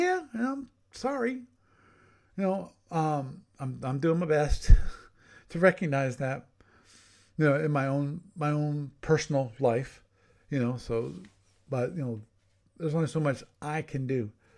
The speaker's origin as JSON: {"language": "English", "region": "Maryland", "country": "United States", "tie": "born or raised there", "said": "I grew up around Baltimore. I've been to Fort McHenry."}